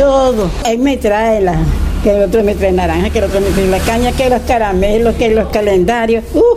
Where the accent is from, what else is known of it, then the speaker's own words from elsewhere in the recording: León, Nicaragua; now in Managua, Nicaragua; Yo nací en León, viví mucho tiempo allá. Después nos venimos aquí a Managua.